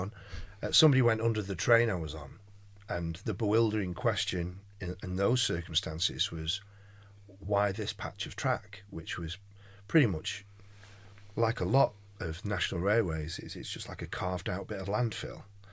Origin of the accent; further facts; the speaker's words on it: United Kingdom; And that's exactly how I feel about being British.